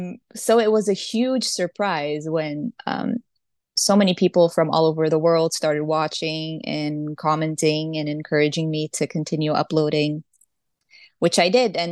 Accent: Brazil; I was born and raised in Brazil.

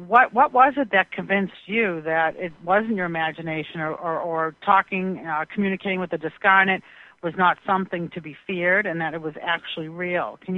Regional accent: Boston, Massachusetts, United States; and we're both from Boston, and this event just happened.

